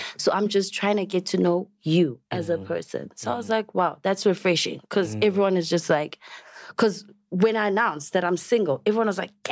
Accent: Ghana; Because I grew up in Abazal Bami, Solo King Abe in Ghana

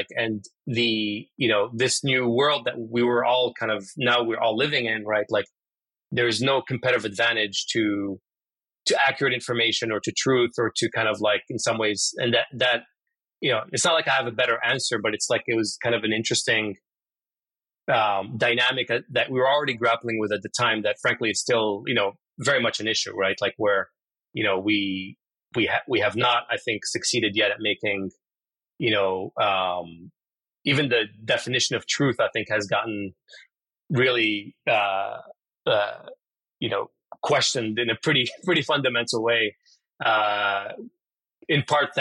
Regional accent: Morocco; being kind of Moroccan and growing up in North Africa

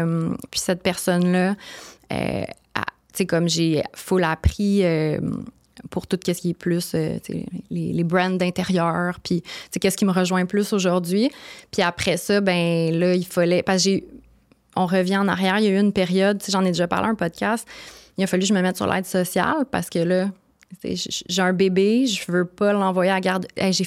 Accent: Brossard, Quebec, Canada; also born or lived in Montréal; J'ai grandi, tu sais, je suis née à Montréal, je suis partie à Brossard. J'ai grandi sur la rive sud, puis je retournais à Montréal, puis là, je retournais sur la rive sud.

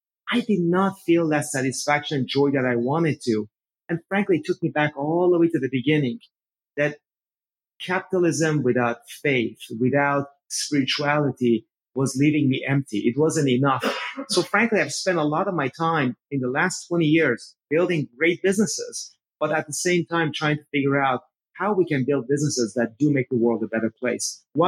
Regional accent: Iran; I really talk about three things. One is growing up in Iran, what was that like?

